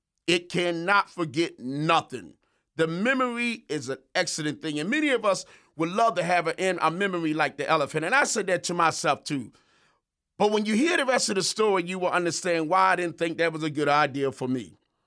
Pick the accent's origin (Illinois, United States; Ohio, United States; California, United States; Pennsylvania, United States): Pennsylvania, United States; Philadelphia; I am a diehard Philadelphia fan. I'm from Philly. I'm a Philly boy.